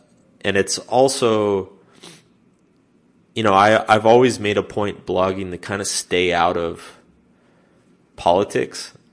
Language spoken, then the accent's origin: English; United States; And as an American, it's like, going to England or Australia or New Zealand, it's like, they get excited, just as excited. They're like, oh, you're from America.